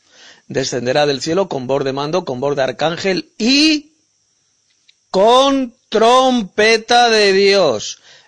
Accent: Madrid, Community of Madrid, Spain; de Madrid, España.

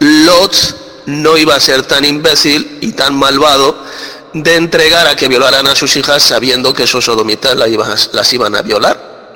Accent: Madrid, Community of Madrid, Spain; de Madrid, España.

